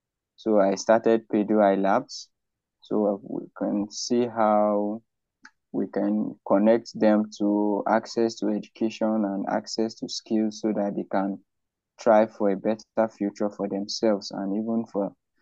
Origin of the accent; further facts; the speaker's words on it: Benue, Nigeria; from Nigeria, Benue State in Nigeria.